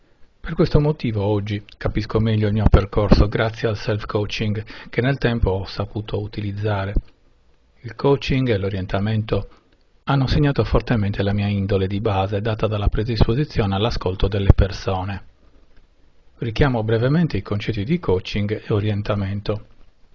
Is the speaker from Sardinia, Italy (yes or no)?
yes; Cagliari, Sardinia, Italy; also born or lived in Verona; Il panorama di questa fotografia rappresenta Cagliari, la mia città natale, e tuttora il mio porto sicuro, il mio sistema, ovvero il luogo dove mi sento bene. Lavoro, famiglia, affetti, amici, clima. Vivevo a Verona nel 2017